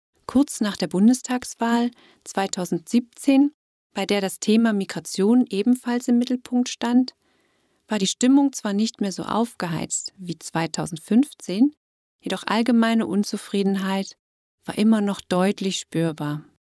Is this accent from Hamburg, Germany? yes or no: no; Freital, Saxony, Germany; Ich komme aus Freital. Da ist natürlich mehr los.